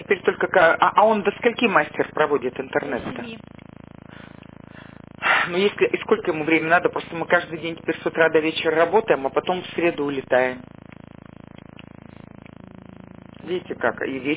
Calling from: Shushary, Saint Petersburg, Russia; Я вот из Шушар, моя квартира на Валдайской, 4

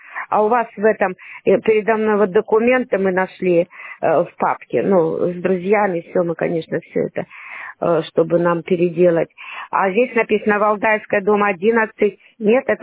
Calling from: Sosnovy Bor, Leningrad Oblast, Russia; Я из Соснового Бора звоню.

